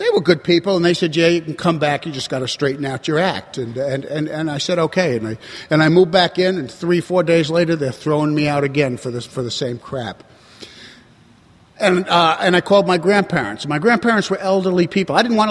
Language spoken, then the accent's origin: English; New York, United States; And growing up in New York, we got a lot of apartment houses